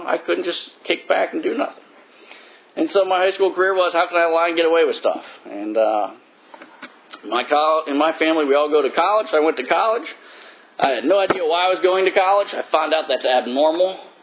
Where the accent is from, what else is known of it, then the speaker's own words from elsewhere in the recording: New Jersey, United States; And, you know, I grew up in Jersey. And in Jersey, you go to the Brooklyn Bridge, you see the drunks.